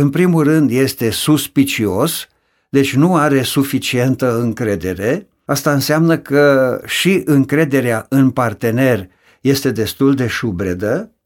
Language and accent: Romanian; Romania; noi ar trebui, ca români, să ne luăm gândul de la ideea de joc